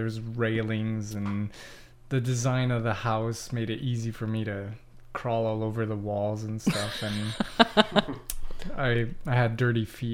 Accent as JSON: {"language": "English", "town": "Hatley", "region": "Quebec", "country": "Canada", "tie": "born or raised there", "said": "Yeah, I grew up in Hatley, and it is a really beautiful area."}